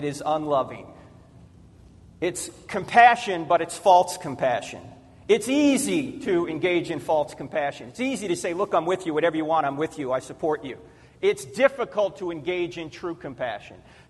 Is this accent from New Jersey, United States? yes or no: yes; New Jersey, United States; I grew up in New Jersey. Forget about it.